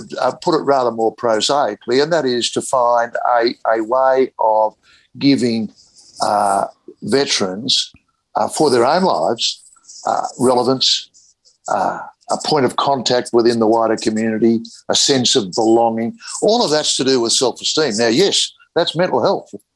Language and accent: English; Australia; Part of being an Australian is if you've got interest in sport, whether you play it or you just help, you love the idea that you're part of a tribe.